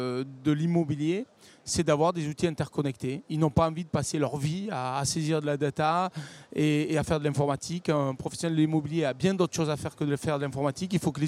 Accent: south of France, France; Je suis quelqu'un du Midi

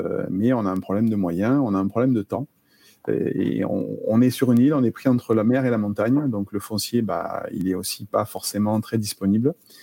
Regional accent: Montpellier, Occitanie, France; ma région d'origine, Montpellier

